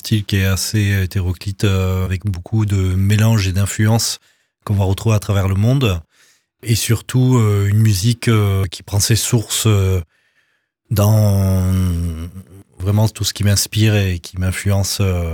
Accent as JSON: {"language": "French", "region": "Réunion", "country": "France", "said": "puisque je viens de La Réunion, et donc il y a la musique traditionnelle de La Réunion qui est le maloya."}